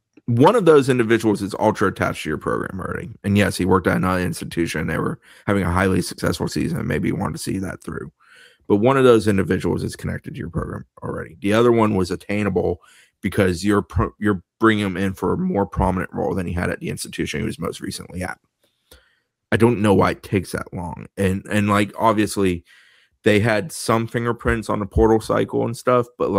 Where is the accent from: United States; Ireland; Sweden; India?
Ireland; I'm not Greek, baby. I'm Irish.